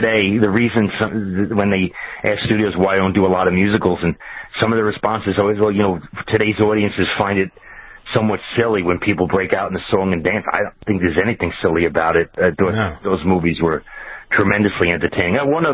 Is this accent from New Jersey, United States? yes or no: no; New York, United States; Well, I used to watch this all the time when I grew up in New York.